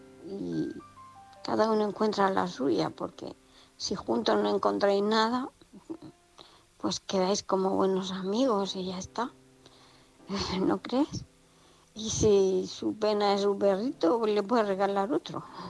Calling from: Murcia, Region of Murcia, Spain; de Murcia.

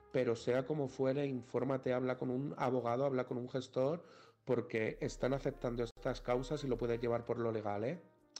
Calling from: Madrid, Community of Madrid, Spain; de Madrid

